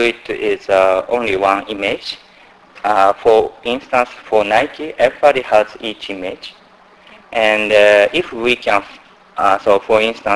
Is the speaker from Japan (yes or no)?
yes; Tokyo, Japan; English is a second language; from Tokyo.